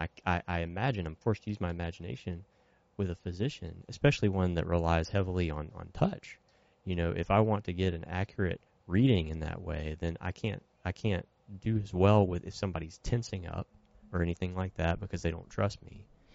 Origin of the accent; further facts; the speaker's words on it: Monroe, Louisiana, United States; I'm from Louisiana. I'm from Monroe.